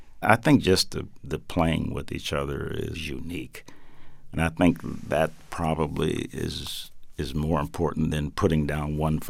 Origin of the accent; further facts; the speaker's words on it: Omaha, Nebraska, United States; He came from Memphis, Tennessee. I was from Omaha, Nebraska.